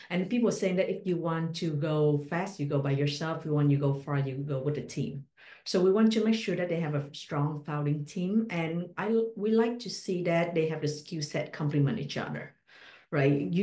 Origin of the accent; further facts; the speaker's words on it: Vietnam; English is a second language; moved away as an adult; now in United States; I was born and raised in Vietnam. Right. I moved to the U.S. 17 years ago, and, English is a second language.